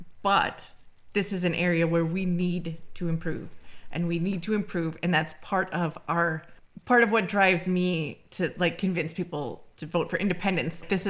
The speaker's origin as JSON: {"language": "English", "country": "United States", "said": "Yeah, so being an American myself, this probably didn't come as much of a shock to me"}